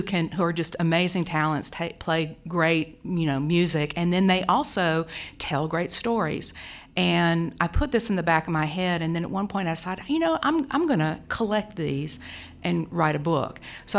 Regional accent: Muscle Shoals, Alabama, United States; I am from Muscle Shoals, Alabama, the Florence area, too.

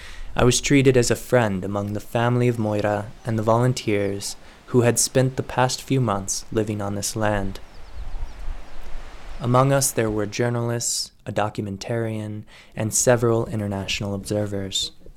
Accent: Carbondale, Colorado, United States; Often, since returning to my hometown of Carbondale, Colorado, I am asked, how was it?

